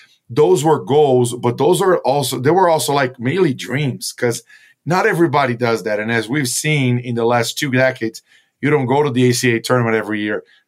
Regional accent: Brazil; Yeah, I grew up in Brazil.

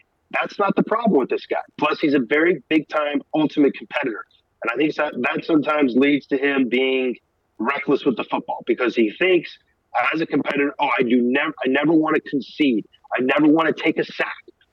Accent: Wyoming, United States; growing up in Wyoming, Laramie was in my same sports conference in high school.

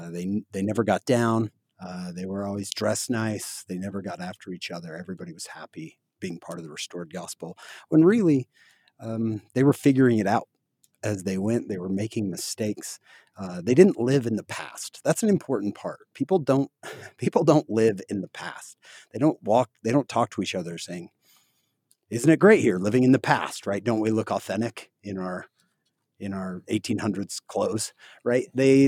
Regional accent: St. George, Utah, United States; I grew up in St. George, played on the football team. I was captain of the football team. It was a small school, but still. I went to Dixie College then, Utah Tech now.

